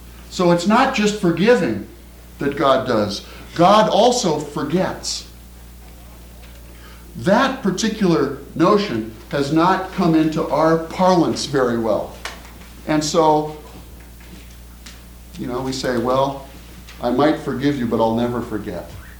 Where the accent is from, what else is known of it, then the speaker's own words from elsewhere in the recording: Midwest, United States; No, I'm from the Middle West. It's a big deal back there. I've only recently moved here.